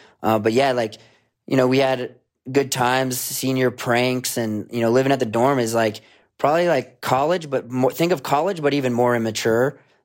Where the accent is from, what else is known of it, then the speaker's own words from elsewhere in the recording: Ohio, United States; growing up in Ohio, like I learned on a 300-foot hill